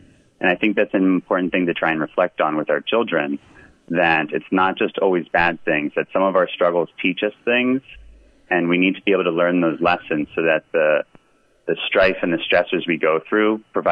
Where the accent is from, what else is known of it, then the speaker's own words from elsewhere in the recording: New Jersey, United States; also born or lived in New Orleans / Miami; now in Michigan, United States; I'm from New Jersey originally. I spent 10 years in New Orleans, going to school, grad school, med school. I did training in Miami, and I moved to Michigan this past year